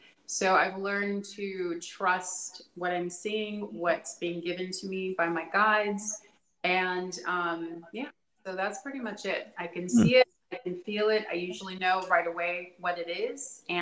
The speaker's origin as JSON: {"language": "English", "town": "Los Angeles", "region": "California", "country": "United States", "tie": "born or raised there", "said": "And living, being born and raised in Los Angeles, and the things that are going on there now, I see a lot of them."}